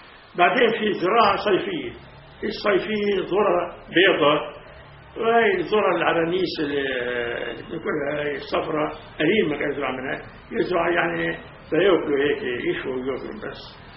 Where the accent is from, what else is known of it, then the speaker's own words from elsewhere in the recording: Palestine; سموها عندنا في فلسطين فقوس